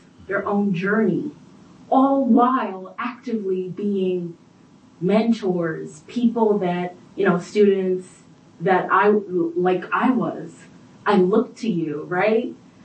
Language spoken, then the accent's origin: English; New York, United States; Thank you so much for this incredible conversation. I'm born and raised in New York.